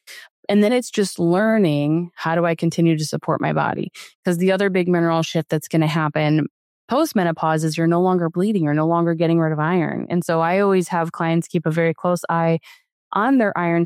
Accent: Connecticut, United States; And I'm like, man, I just sweat so much more down here. I'm from Connecticut.

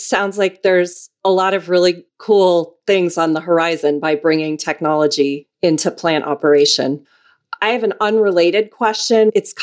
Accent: Chicago, Illinois, United States; I am a long-suffering Bears fan. I'm from Chicago originally.

